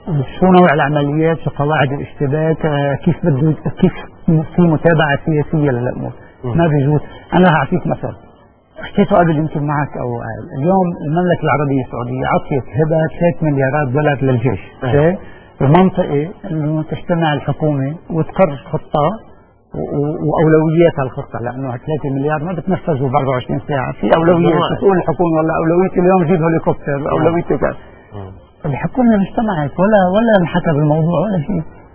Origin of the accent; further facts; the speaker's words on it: Lebanon; وأنا كلبناني إن كنت مسيحي أو مسلم أو كاثوليكي أو سرياني أو أرمني